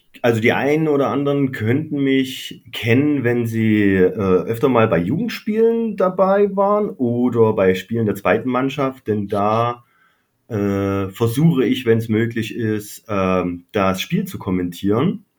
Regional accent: Freiberg, Saxony, Germany; now in Dresden, Germany; also ich bin eigentlich zum Studieren nach Dresden gekommen. Ich bin ursprünglich aus Freiberg.

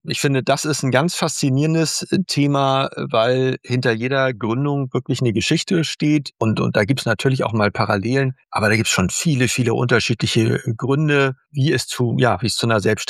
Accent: Hamburg, Germany; Ich komme aus Hamburg, lebe hier, bin hier geboren

